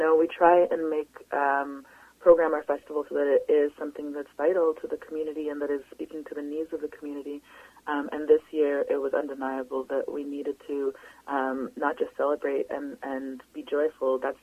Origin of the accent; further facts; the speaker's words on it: Toronto, Ontario, Canada; I know that because I came from Toronto, and I was drawn across the country